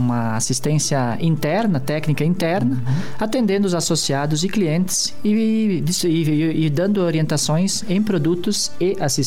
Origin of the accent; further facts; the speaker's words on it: Iraceminha, Santa Catarina, Brazil; Eu nasci na região, né? Sou de Iraceminha, natural.